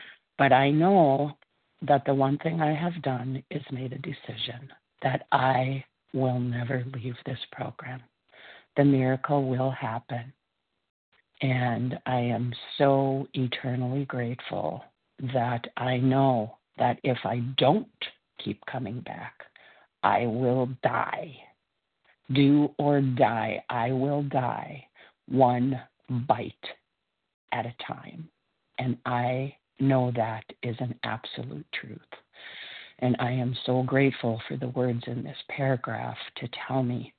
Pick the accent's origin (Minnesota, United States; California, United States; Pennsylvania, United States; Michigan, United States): Minnesota, United States; I am from Minnesota, currently blessed to be spending the winter in southern Texas.